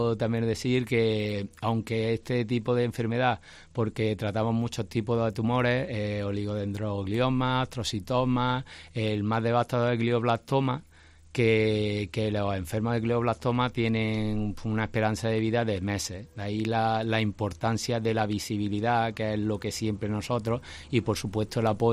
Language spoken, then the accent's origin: Spanish; Villa del Río, Andalusia, Spain; yo que soy de Villa del Río, tengo la constancia de un pueblo que estamos hablando de un pueblo de 7.000 habitantes o incluso menos.